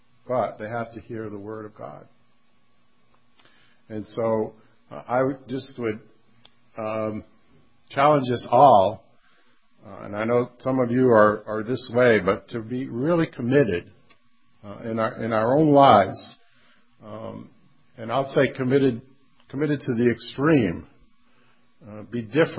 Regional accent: Bethlehem, United States; now in Ann Arbor, United States; I said, this is in my hometown. I mean, that this young man, high school, senior in high school, had never heard of the town of Bethlehem.

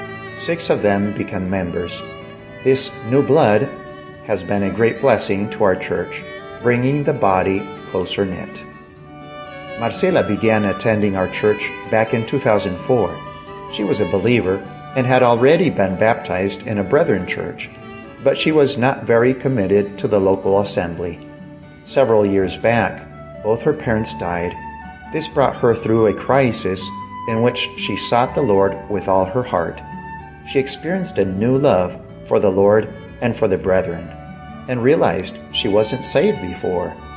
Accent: Argentina; Both Cristina and I grew up in Argentina, but in 1999, the Lord took us back to this needy country and led us to the city of Gualeguaychú with a population of 95,000 people.

